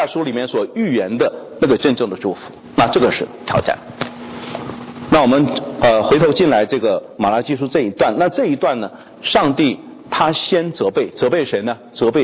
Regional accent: China; 不像我们中国人过去讲的很可怕的这个奴隶主残害奴隶啊

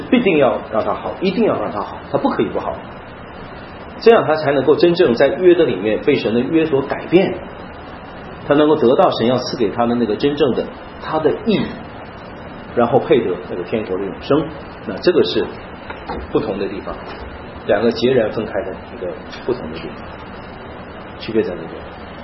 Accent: China; 我们中国人都是聪明人，算算这个账觉得怎么样

